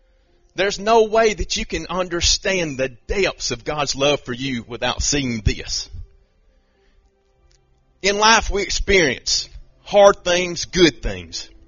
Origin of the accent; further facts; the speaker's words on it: Ramon, Alabama, United States; I was born and raised in Ramon, Alabama, never went pretty much anywhere out of that.